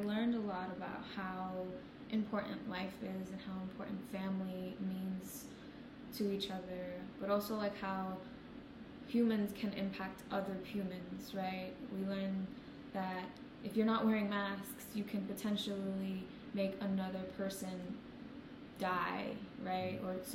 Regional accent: Bronx, New York, United States; first language English; I'm born and raised in the Bronx.

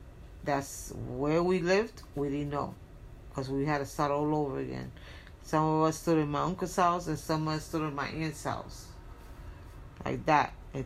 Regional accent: Puerto Rico; now in New York, United States; No, because we were raised in Puerto Rico.

